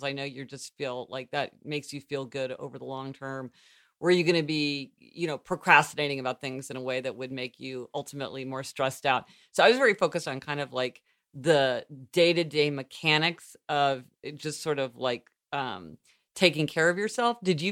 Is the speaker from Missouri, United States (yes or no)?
yes; Missouri, United States; No, I remember that, because being from Missouri, there weren't that many people from Missouri when I went to college. And so it was like a big thing. Be like, oh, I'm from Missouri, too.